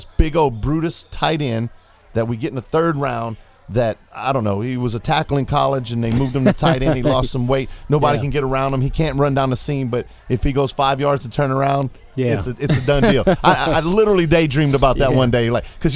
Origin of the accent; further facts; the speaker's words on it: Missouri, United States; You know me, man. I'm from Missouri. It's the show-me state.